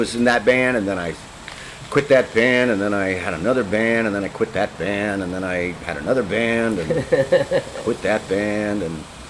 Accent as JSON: {"language": "English", "town": "Cleveland", "region": "Ohio", "country": "United States", "tie": "born or raised there", "said": "When I was raised in Cleveland, if you were different, this was in the 70s, if you were different, you stuck out like a sore thumb."}